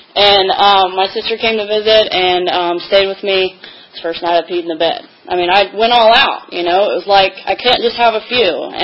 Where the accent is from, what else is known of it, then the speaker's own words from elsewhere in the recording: Tennessee, United States; moved away as an adult; my hometown, which I'm from Tennessee. I've only been in Virginia for a year now.